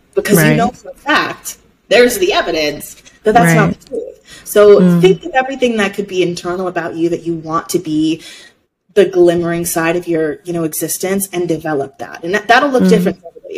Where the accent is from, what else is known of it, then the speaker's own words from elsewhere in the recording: New York City, New York, United States; now in Las Vegas, United States; so when I first moved to Vegas, I don't drive. I'm a New Yorker. I don't like to drive.